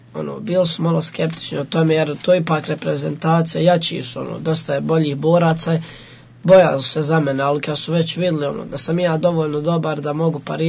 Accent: Vareš, Federation of Bosnia and Herzegovina, Bosnia & Herzegovina; dolazim tu iz Vareša, idem ovdje u školu, osnovnu školu Vareš. Deveti sam razred, imam 15 godina.

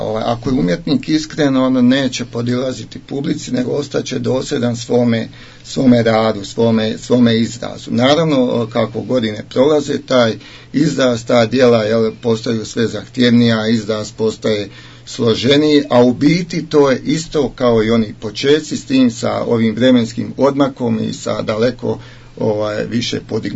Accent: Vareš, Federation of Bosnia and Herzegovina, Bosnia & Herzegovina; s tim da je i Vareš moj rodni kraj.

